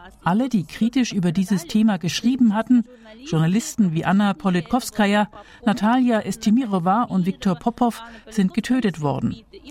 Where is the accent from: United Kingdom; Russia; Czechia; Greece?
Russia; Grozny, Chechnya; Ich komme aus Grozny, der Hauptstadt Tschetscheniens. Der Stadt, die 2003 von der UNO zur meist zerstörten Stadt der Welt erklärt wurde. Ich wuchs in zerbombten Straßen auf.